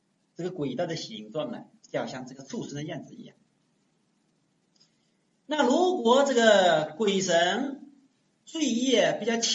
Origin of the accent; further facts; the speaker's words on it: Wenzhou, Zhejiang, China; 我们温州人并不是很喜欢吃辣的